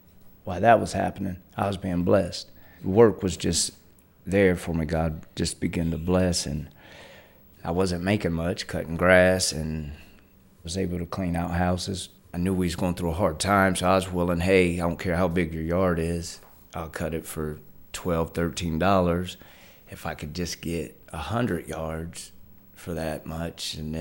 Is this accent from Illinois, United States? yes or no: no; Troy, Ohio, United States; And I'm originally from Troy, Ohio, Miami County.